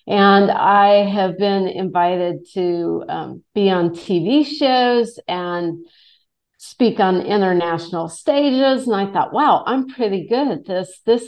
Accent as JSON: {"language": "English", "region": "Indiana", "country": "United States", "tie": "born or raised there", "said": "I grew up in the Midwest near you, and most of my family depended on union jobs"}